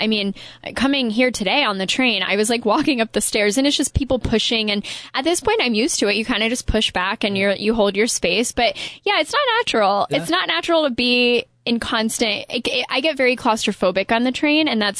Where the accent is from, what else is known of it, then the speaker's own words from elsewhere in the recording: Ohio, United States; I'm from Ohio.